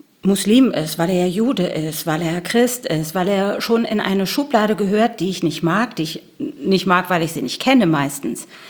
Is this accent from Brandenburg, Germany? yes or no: no; Berlin, Germany; born there; ich bin sogar in Berlin geboren